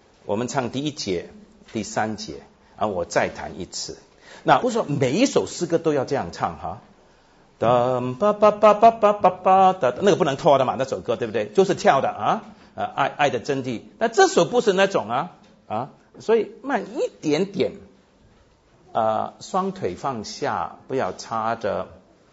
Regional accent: United States; 那我是从美国来的，我是北美华人啊，我来了新加坡、马来西亚已经有十多年了。第一次来是1992年，

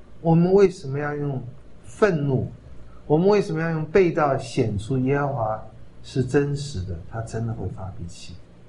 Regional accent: China; 我们中国人对那些洋鬼子是多么的痛恨和惧怕和陌生啊。

